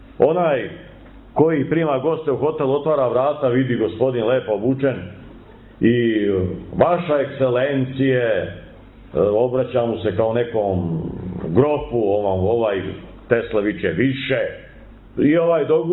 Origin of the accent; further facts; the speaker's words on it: Serbia; Ja sam Srbin. To je više od kraljevske titule.